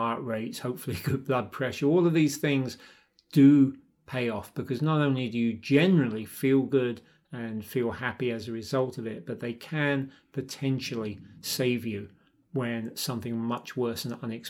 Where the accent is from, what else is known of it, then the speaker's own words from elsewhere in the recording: London, United Kingdom; My old band growing up in London.